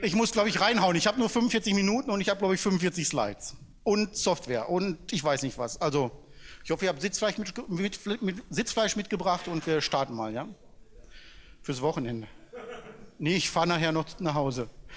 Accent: Dortmund, North Rhine-Westphalia, Germany; born there; now in Munich, Germany; Also ich bin eigentlich gebürtiger Dortmunder, ich weiß, wovon ich spreche

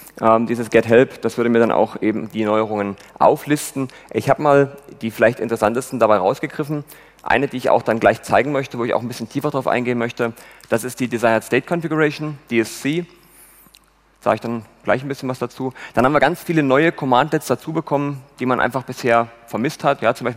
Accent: Leipzig, Saxony, Germany; Name ist schon gesagt worden, 29 Jahre alt. Ich komme aus Leipzig, man hört das hoffentlich nicht allzu sehr.

